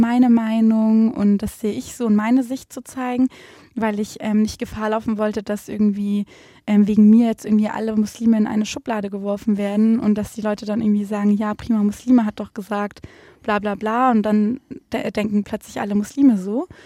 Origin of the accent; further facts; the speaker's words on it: Konstanz, Baden-Württemberg, Germany; also born or lived in Mühlacker; now in Stuttgart, Germany; Bin geboren an der Enns in Mühlacker, am Bodensee aufgewachsen in Konstanz und bin dann später nach Stuttgart gezogen, habe da mein Abitur gemacht und angefangen zu studieren.